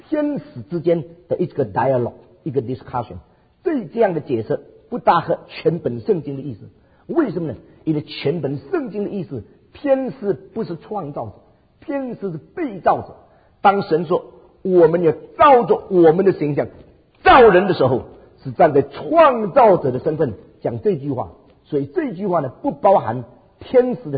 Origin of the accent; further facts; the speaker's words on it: China; 所以我们中国人说这些呢叫做代表作。